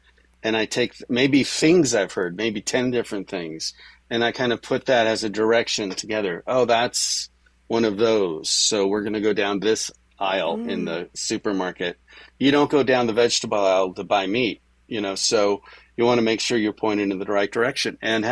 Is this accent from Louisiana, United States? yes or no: no; Hollywood, California, United States; And I grew up here in Hollywood, around Hollywood. My mother was in the business, my grandfather, my sister, my ex-wife.